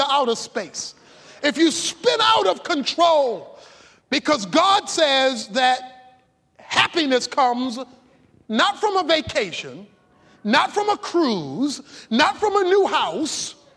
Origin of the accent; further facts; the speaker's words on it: Baltimore, Maryland, United States; I may have told you before about the time I was suspended from Garrison Junior High School in Baltimore, Maryland for fighting.